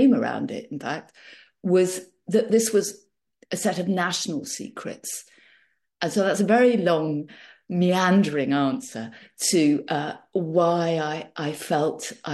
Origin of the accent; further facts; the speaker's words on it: England, United Kingdom; I was brought up in England.